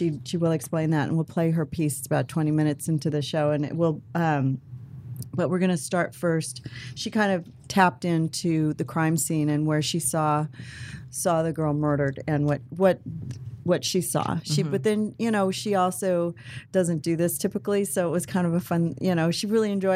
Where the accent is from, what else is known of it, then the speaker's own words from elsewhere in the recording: New Jersey, United States; I'm from Jersey.